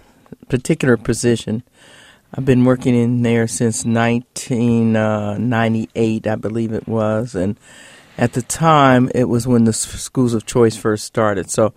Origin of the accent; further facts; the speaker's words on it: Champaign, Illinois, United States; Well, I was born and raised in Champaign and Urbana. I was born in 1942, but didn't always stay here. As a matter of fact, my family was one of the first black settlers here when they came in on the railroad.